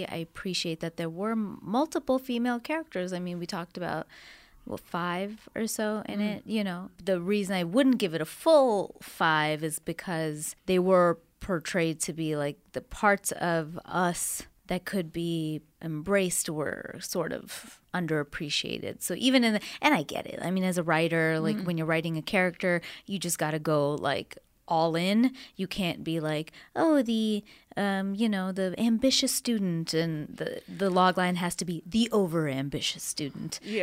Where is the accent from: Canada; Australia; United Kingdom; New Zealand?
Canada; now in United States; I'm from Canada